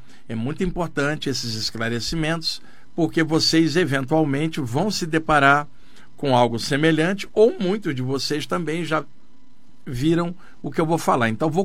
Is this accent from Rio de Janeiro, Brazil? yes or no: yes; Rio de Janeiro, Brazil; born there; now in São Paulo, Brazil; nasci no Rio de Janeiro, moro em São Paulo há mais de 30 anos, sou um homem da Terra.